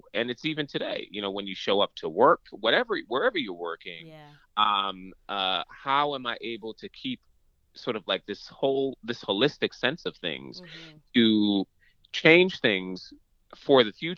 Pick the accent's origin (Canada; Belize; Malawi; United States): Belize; growing up in Belize really sort of changes my experience to from everyone else's, because I grew up in a third world country.